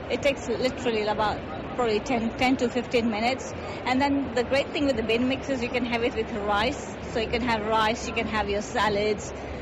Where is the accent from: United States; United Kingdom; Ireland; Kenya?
Kenya; born there; I was born in Kenya